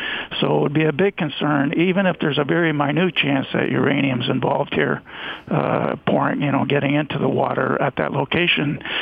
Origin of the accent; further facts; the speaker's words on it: Canada; Now, being Canadian, I wasn't quite familiar